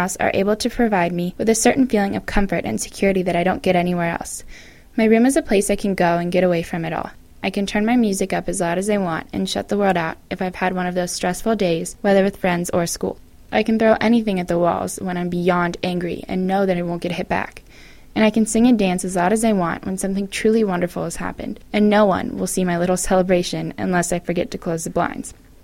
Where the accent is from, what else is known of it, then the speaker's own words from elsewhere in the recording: Colorado, United States; I'm able to look at a picture of the Rocky Mountains and remember my amazing life growing up in Colorado.